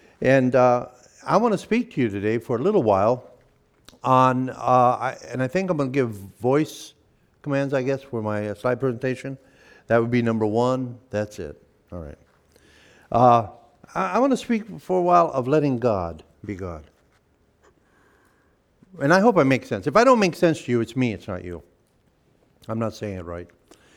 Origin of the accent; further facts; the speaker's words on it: Michigan, United States; born there; now in New York, United States; I'm not a New Yorker. By birth, I'm from the Midwest, Michigan.